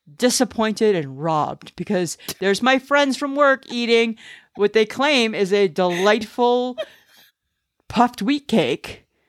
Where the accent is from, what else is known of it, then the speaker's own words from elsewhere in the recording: Ontario, Canada; I'm from Ontario, right? We don't eat puff wheat cake there. We eat Rice Krispie squares.